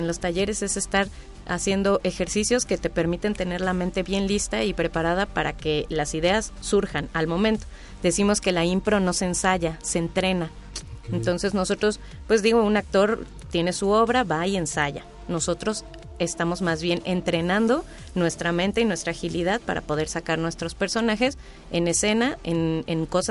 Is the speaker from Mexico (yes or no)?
yes; Mexico City, Mexico; Nosotros somos de Ciudad de México.